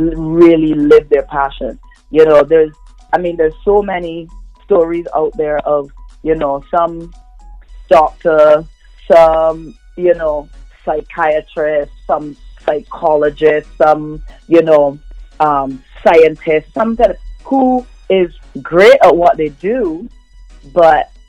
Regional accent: England, United Kingdom; From the time I was a kid growing up in England, the radio was my best friend.

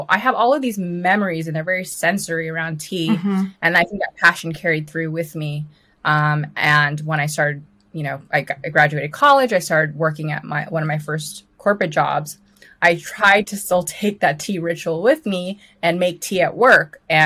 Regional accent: Los Angeles, California, United States; And so my parents met in L.A. at UCLA. And I was born in Los Angeles, raised in Los Angeles.

